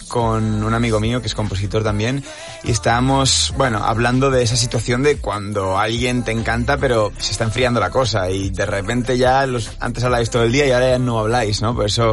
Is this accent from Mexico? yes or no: no; Barcelona, Catalonia, Spain; Yo soy de Barcelona y me encanta Barcelona, pero Madrid es una pasada.